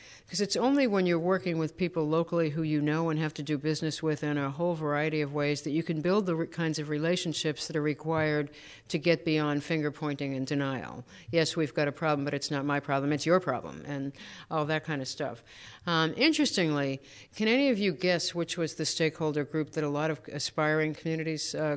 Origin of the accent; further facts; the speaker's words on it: Massachusetts, United States; similar to Tip O'Neill, I am from Massachusetts